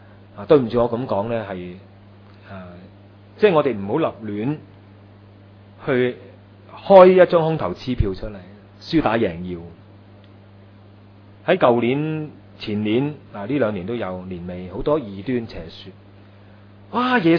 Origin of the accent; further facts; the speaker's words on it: China; 在我们中国人东方人一个农历年的期间